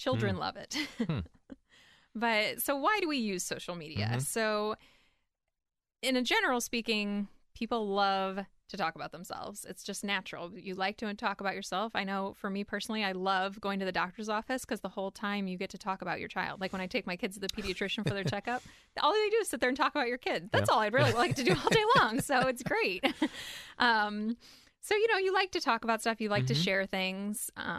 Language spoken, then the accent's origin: English; Cleveland, Ohio, United States; I was from Cleveland, so I thought, oh, you can just follow the same directions back.